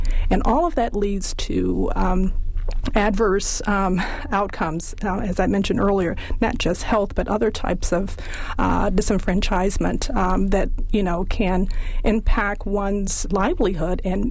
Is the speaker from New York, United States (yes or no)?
no; Chicago, Illinois, United States; now in Baltimore, United States; I grew up in Chicago, and a lot of the things that were reported in Milwaukee are comparable to Chicago